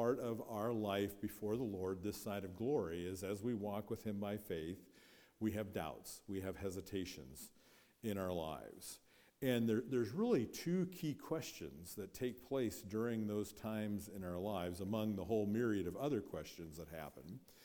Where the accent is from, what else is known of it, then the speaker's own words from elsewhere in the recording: Pella, Iowa, United States; Your pastor grew up in the same church that I grew up in Berean Baptist Church in Pella, Iowa